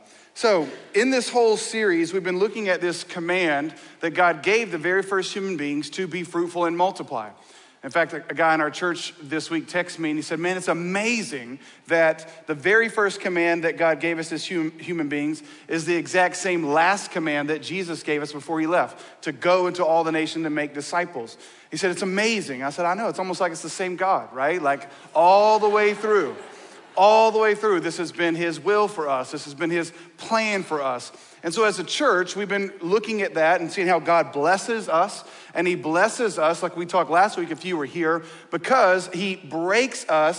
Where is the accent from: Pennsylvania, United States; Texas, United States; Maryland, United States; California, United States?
Texas, United States; now in Georgia, United States; obviously I'm from Texas and I've been a Dallas Cowboys fan my whole life.